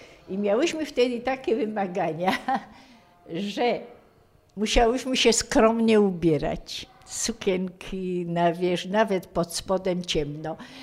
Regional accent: Kalisz, Greater Poland Voivodeship, Poland; born there; No i ja też urodziłam się w Kaliszu, kocham Kalisz

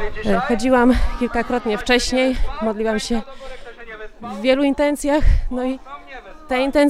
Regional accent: Kraszewice, Greater Poland Voivodeship, Poland; z Kraszewic.

